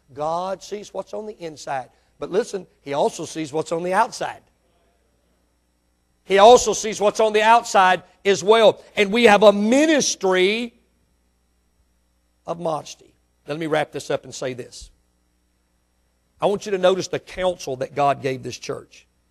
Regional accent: United States; I am an American, and we have lived and fared sumptuously for years and years and years.

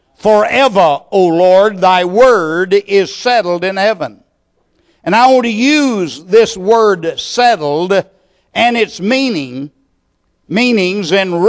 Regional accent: Texas, United States; That was not so when I was a boy growing up in East Texas.

